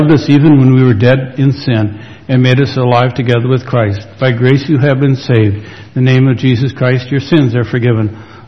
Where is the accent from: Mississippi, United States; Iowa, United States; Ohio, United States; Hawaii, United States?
Iowa, United States; and I said, I'm from Iowa, I don't care.